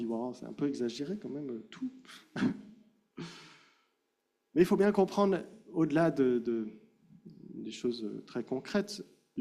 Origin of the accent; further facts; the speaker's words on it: France; En tant que Français, on aime bien passer du temps à table, hein, autour d'un bon repas.